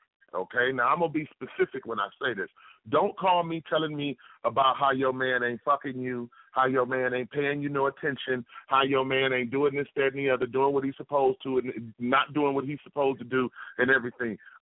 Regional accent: East Coast, United States; I'm not a West Coast motherfucker. I'm from the East Coast. We are very, very, very aggressive.

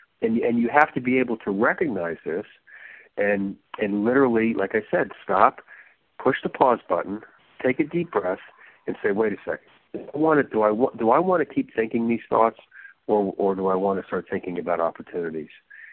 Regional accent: New Jersey, United States; Because I grew up in New Jersey, and because of baseball, you know, baseball had, you know, Jackie Robinson had already been in.

